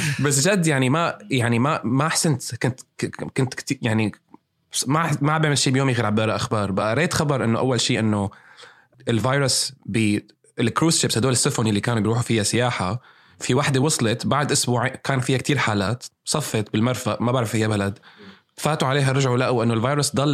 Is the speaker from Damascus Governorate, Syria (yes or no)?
yes; Damascus, Damascus Governorate, Syria; also born or lived in Riyadh, Saudi Arabia; أنا من سوريا، من دمشق. هلأ صار 32 سنة، مواليد 1988، وولدت في الرياض أنا،